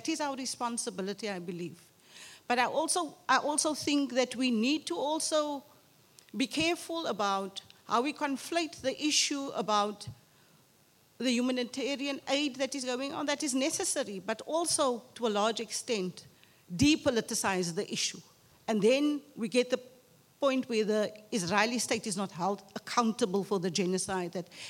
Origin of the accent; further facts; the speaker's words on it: Manenberg, Western Cape, South Africa; I mean, I grew up in Manenberg